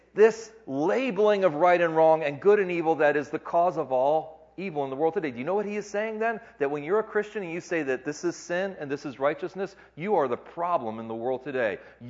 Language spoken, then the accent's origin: English; United States; I'm starting to feel good that I'm an American.